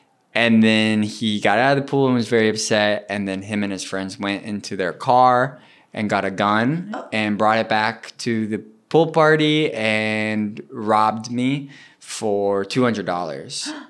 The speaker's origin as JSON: {"language": "English", "region": "New York", "country": "United States", "said": "I'm from New York."}